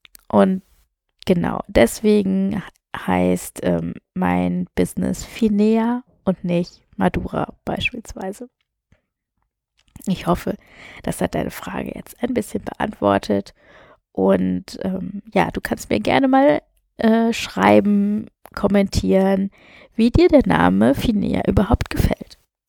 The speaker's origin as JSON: {"language": "German", "country": "Germany", "tie": "born or raised there", "also_born_or_lived": "India"}